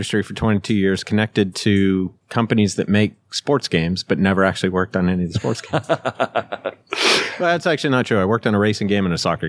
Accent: Oregon, United States; also born or lived in California / Idaho; I am from the West Coast. Originally born in California, grew up in Idaho and Oregon. Oregon was kind of the formative years.

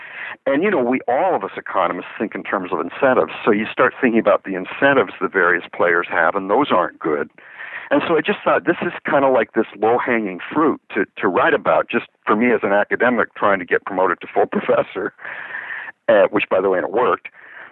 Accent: Canada; now in United States; I mean, when I moved to this country from Canada in the early 70s, I saw America as the land of the free.

